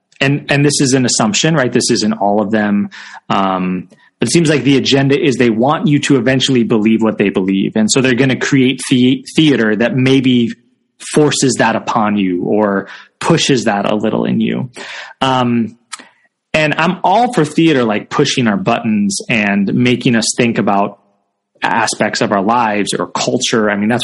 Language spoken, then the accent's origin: English; Illinois, United States; Yeah, I grew up outside of Chicago. That city's my love and joy.